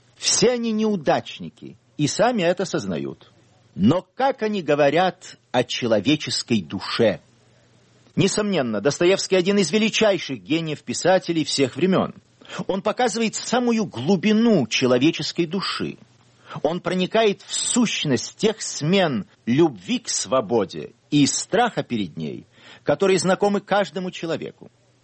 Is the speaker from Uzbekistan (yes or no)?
no; England, United Kingdom; Russian is a second language; А во-вторых, я родился и вырос в Англии.